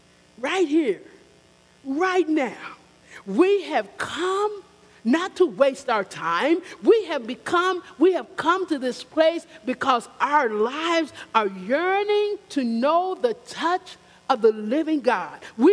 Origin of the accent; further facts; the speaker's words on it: United States; Well, Steve and I, we said we come from Kentucky and Arkansas.